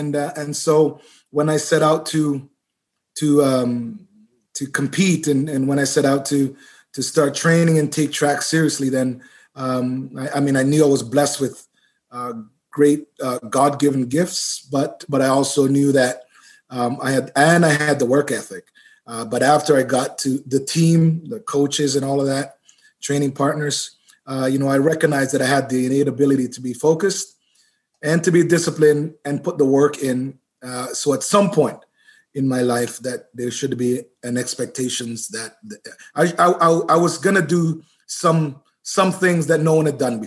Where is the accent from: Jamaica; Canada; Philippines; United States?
Jamaica; born there; My parents are Jamaican. I was born in Jamaica.